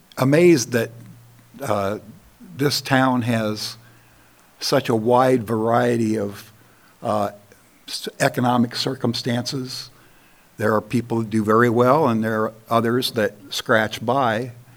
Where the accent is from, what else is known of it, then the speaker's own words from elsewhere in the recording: Waterloo, Indiana, United States; now in Concrete, United States; I was born and raised in Northeast Indiana in a small town, not unlike Concrete.